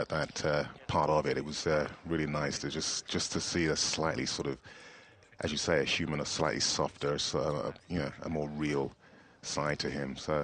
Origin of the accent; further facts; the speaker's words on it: Nigeria; I'm actually from Nigeria, originally.